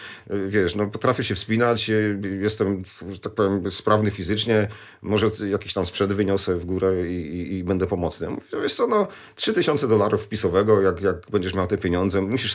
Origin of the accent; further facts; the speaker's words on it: Poznań, Greater Poland Voivodeship, Poland; bo ja jestem z Poznania